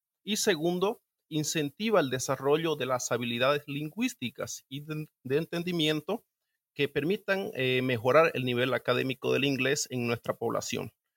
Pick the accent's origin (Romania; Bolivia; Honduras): Bolivia; básicamente eso nos ponía como bolivianos en desventaja con otros continentes y otros países